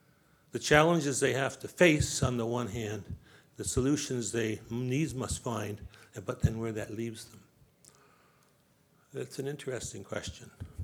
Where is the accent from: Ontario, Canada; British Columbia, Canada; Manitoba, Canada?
British Columbia, Canada; I do come from Anglophone North America, and maybe particularly because I come from British Columbia